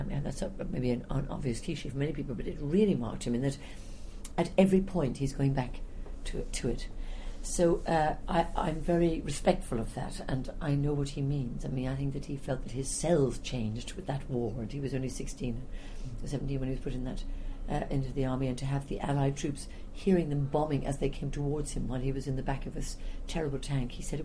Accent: Munster, Ireland; when I was growing up in Ireland, part of the North Cork Hunt.

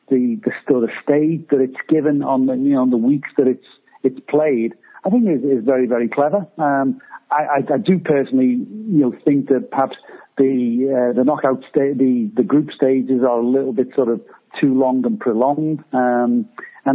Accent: Liverpool, North West England, United Kingdom; something we were enormously proud of, to think that you come from Liverpool.

